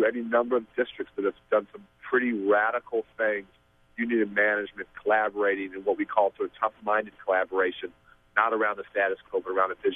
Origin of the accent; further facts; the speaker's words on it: Chicago, Illinois, United States; Well, obviously, I'm from Chicago and have good friends on every side of that issue.